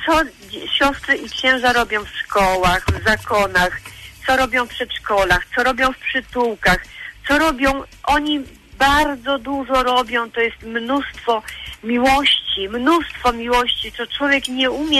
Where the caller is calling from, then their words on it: Prudnik, Opole Voivodeship, Poland; ja z Prudnika dzwonię